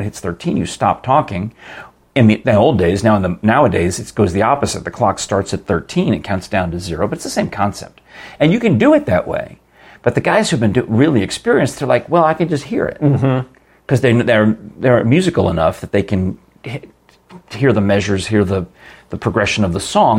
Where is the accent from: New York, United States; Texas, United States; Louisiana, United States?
New York, United States; because I grew up in New York. And I watched the New York Mets games, or listened to the New York Mets games.